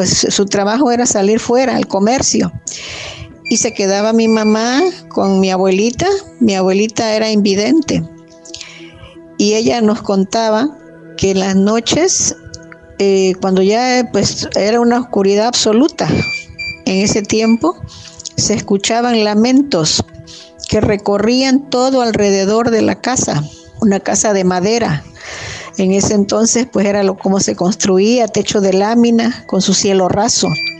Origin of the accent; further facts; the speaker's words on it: Oaxaca, Mexico; de un pueblo de Oaxaca, en donde yo nací. Sería en los años 50, porque no había casas.